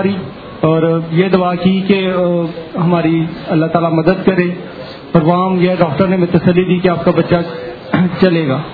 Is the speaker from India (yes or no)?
no; Lahore, Punjab, Pakistan; ، میں لاہور سے ہوں